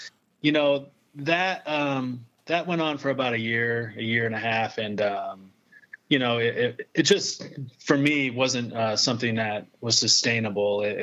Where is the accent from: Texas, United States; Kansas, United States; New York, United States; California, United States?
California, United States; I moved back to my home state at the time, which was California.